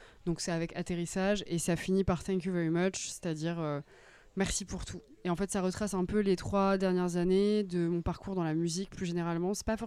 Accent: Le Havre, Normandy, France; Mais parce que c'est ma ville natale, c'est ma ville de cœur. Je trouve qu'il y a vraiment matière à faire plein de choses visuellement. En plus, au Havre, c'est vraiment une ville que j'adore

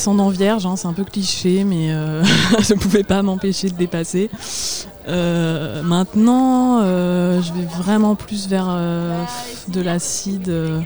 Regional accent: Caen, Normandy, France; born there; je suis née à Caen, au CHU de Caen.

